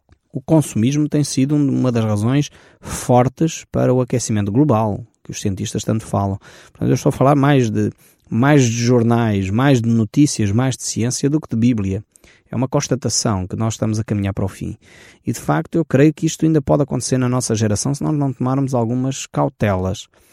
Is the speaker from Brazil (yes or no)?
no; Portugal; até nós como portugueses